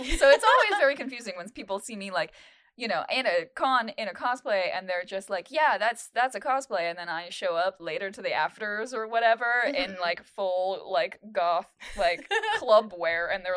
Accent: California, United States; I was born and raised in California.

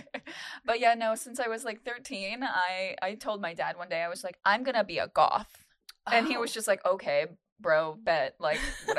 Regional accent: California, United States; I was born and raised in California.

